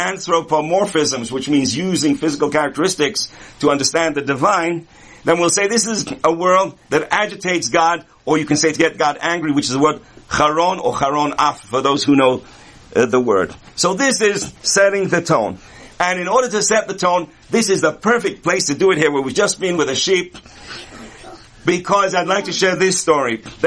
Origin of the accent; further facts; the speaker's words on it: London, United Kingdom; I was born and raised in London, which means that life was about bricks and streets and interesting expressions as people lined up for the bus stop.